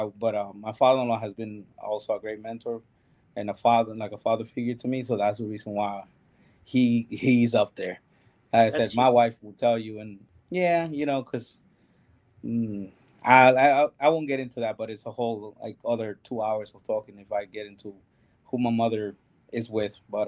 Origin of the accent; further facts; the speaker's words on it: New York, United States; And obviously, like I said, as a New Yorker, a Yankee fan.